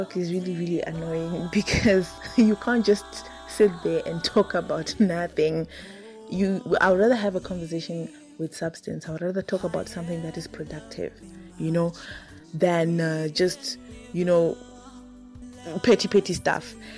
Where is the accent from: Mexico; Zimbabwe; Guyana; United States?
Zimbabwe; Kwekwe, Midlands; now in Francistown, Botswana; I'm 28 years old, going on 29. I was born and bred in Kwekwe, Zimbabwe, and currently I am staying in Francistown, Botswana for now.